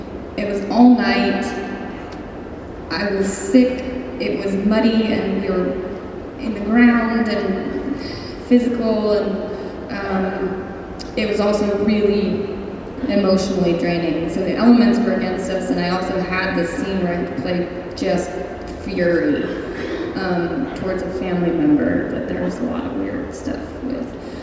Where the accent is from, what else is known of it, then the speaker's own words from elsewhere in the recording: Oak Park, Illinois, United States; from Oak Park, Illinois